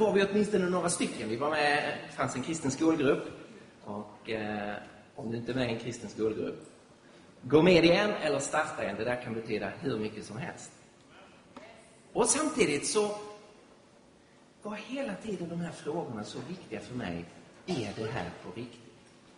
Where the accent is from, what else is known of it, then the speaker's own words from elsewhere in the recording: Skåne, Sweden; accent: Scanian; now in Stockholm, Sweden; Ni hör att jag är skåning.